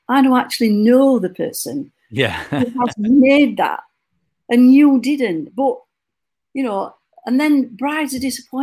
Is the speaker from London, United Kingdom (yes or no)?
no; Yorkshire and the Humber, United Kingdom; So I am from Yorkshire, and I will say it how it is.